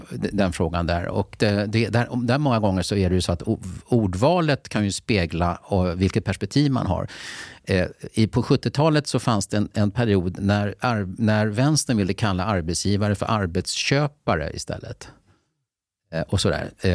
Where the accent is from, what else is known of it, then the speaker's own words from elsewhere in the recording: Lidingö, Stockholm County, Sweden; jag kommer ju från Lidingö som ni vet